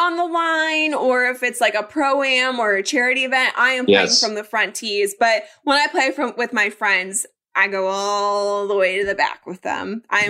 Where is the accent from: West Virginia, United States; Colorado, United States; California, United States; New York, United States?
Colorado, United States; I remember I grew up in Colorado, so I was so used to the ball going, you know, miles